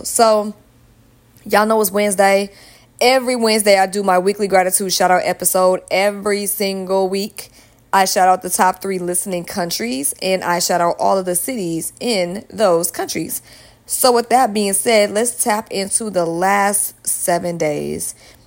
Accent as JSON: {"language": "English", "country": "United States", "said": "Now, the United States is a little different because we have 50 states here in my home country."}